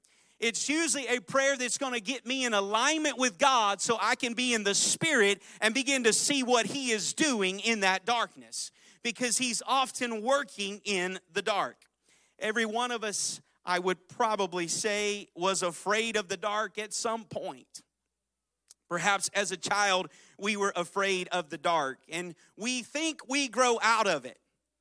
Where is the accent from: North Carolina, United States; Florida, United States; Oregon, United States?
Oregon, United States; Portland; I have Starbucks, or I'm from Portland, a really good coffee in my hands.